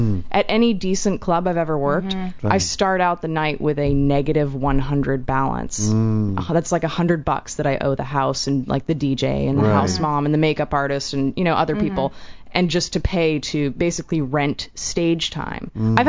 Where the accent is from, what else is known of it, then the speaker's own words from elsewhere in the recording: Boston, Massachusetts, United States; born there; also born or lived in Texas / St. Louis / Utah / New Jersey; Well, I was born in Boston, and I've moved progressively west as the years go by. Kind of jumped around a lot. Like, I went to high school in Texas, lived there for a number of years after